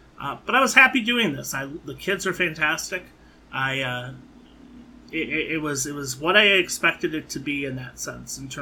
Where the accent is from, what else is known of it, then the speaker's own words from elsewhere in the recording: Grand Ledge, Michigan, United States; a top program in a rural community where I grew up in Grand Ledge, Michigan, that is not what most people would consider to be a very wealthy part of the state